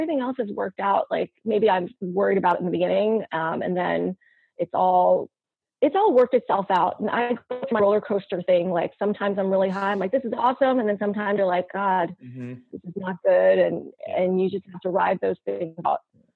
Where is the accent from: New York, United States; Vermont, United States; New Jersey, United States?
New York, United States; New York City; So I came out to California. I'm originally from New York City. I came out to California to do a Kaiser Fellowship